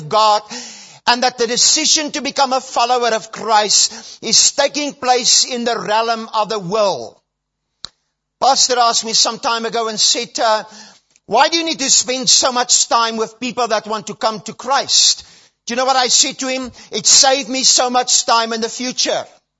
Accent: South Africa; I was saved while I was studying theology. I was brought up in the Dutch Reformed Church here in South Africa.

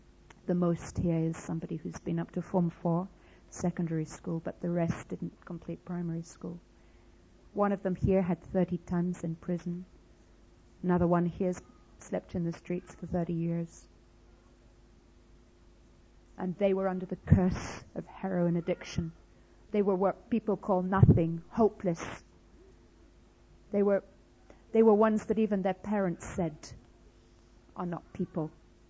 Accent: United Kingdom; we had a time of prayer and we said sorry, as the British.

